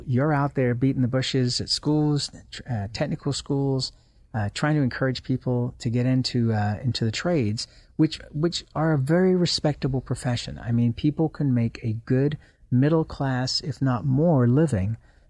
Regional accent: England, United Kingdom; moved away; I came from England, which was a different education system.

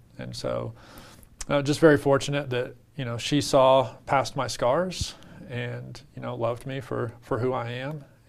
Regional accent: Arkansas, United States; And I had been raised as an oldest of five kids in a fairly small town in Arkansas.

